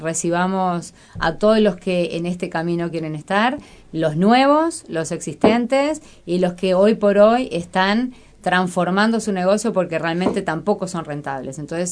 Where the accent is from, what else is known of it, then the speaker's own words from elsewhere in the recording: Uruguay; moved away as an adult; o como uruguaya, yo elegí quedarme en este país